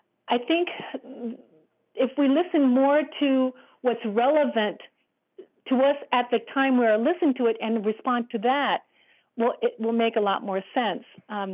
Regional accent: United States; of course, I'm an American and I was feeling the music the way a Westerner or the way I would feel the music as I had been brought up in a Western culture.

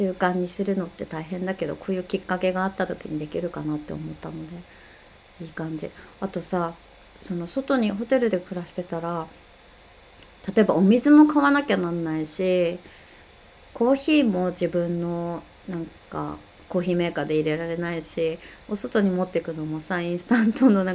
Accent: Hokkaido, Japan; 私北海道出身なので

